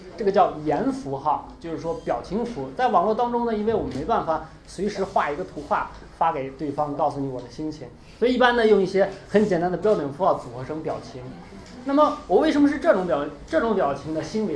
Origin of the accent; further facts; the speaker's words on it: Lanzhou, Gansu, China; now in Zhuhai, China; 但我的家乡是在兰州，更远，距离我珠海呢有1800公里